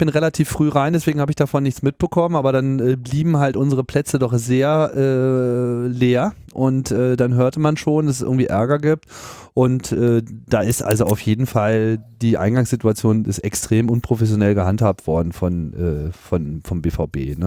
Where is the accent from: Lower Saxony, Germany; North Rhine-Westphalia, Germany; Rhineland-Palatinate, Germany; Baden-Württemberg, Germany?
Lower Saxony, Germany; Hanover; in Hannover läuft, in meiner alten Heimatstadt